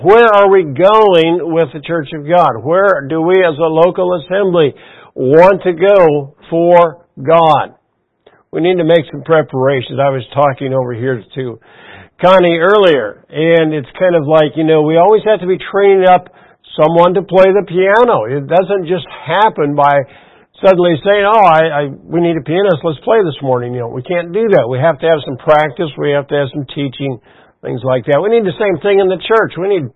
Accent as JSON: {"language": "English", "region": "Iowa", "country": "United States", "tie": "born or raised there", "said": "I grew up in Central Iowa. My wife, kind of the other side of Central Iowa, out east. I was east of Des Moines. She was south."}